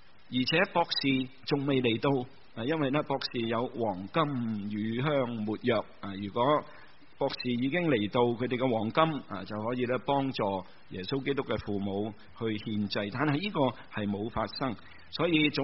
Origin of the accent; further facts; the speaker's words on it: China; 我们中国人有坐月坐30日的休息